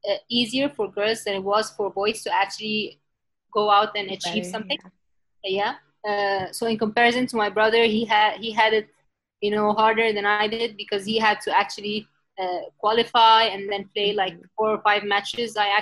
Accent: Alexandria, Alexandria Governorate, Egypt; I'm originally from Alexandria in Egypt.

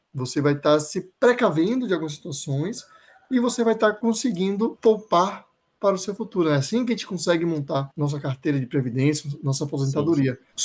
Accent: Brazil; nós, enquanto brasileiros, temos um pouco de dificuldade

